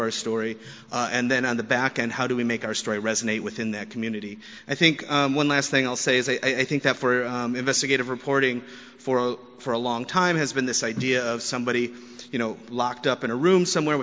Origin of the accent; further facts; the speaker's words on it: Garden City, Michigan, United States; also born or lived in Oakland, United States; I'm from Garden City, Michigan. I went to Wayne State University